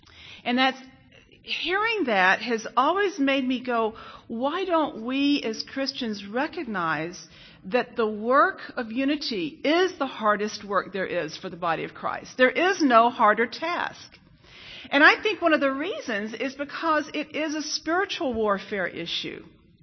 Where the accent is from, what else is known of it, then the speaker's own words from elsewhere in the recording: Israel; also born or lived in Netherlands; I mean, I grew up in Israel. Everyone likes a good argument. You know, I lived 12 years in Holland.